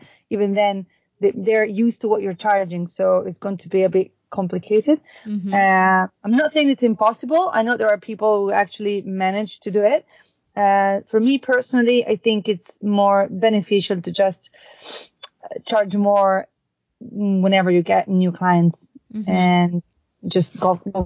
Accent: Italy; first language Italian; English is a second language; something in into English rather than into Italian, which is my native language, financial book

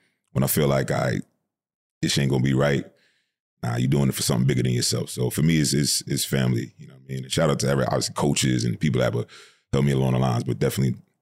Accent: New York, United States; This guy's story, he hated me because I was from New York until he got cool with me.

